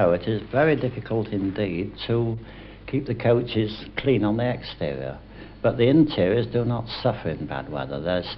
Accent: Lincoln, East Midlands, United Kingdom; born there; Well, yes, I was born in Lincoln

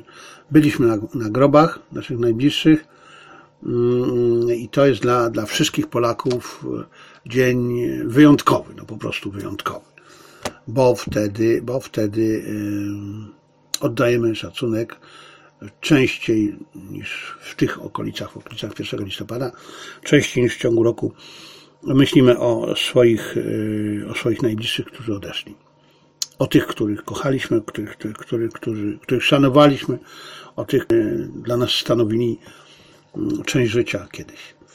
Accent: Zabrze, Silesian Voivodeship, Poland; urodziłem się w Śląsku, na Śląsku. Nie wiem, jak to w tej chwili w Zabrzu wygląda, ale ja mieszkałem w starej części Zabrza, gdzie mieszkali Ślązacy, czyli tak naprawdę ludzie, którzy dopiero się uczyli polskiego wtedy, ci Ślązacy niemieccy.

